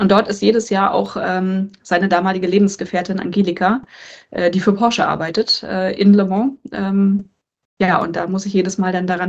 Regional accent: Güstrow, Mecklenburg-Vorpommern, Germany; mein Vater hat mich als kleines Mädel damals hier mit zum Speedway genommen in meiner Heimatstadt Güstrow

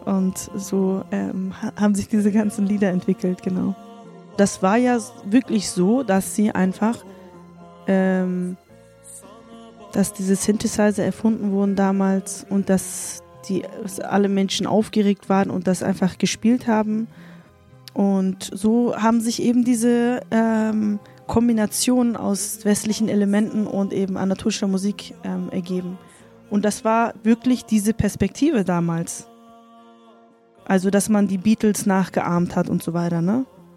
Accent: Sivas, Turkey; Das ist eigentlich so ein paar hundert Kilometer entfernt von dem Ort, wo ich herkomme, wo meine Familie herkommt, aus Sivas.

